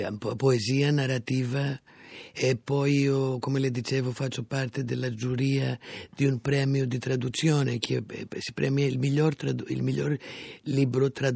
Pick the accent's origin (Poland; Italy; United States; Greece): Greece; Italian is a second language; Dal mio paese, soprattutto la poesia, quindi Cavafis e Seferis sono i miei preferiti.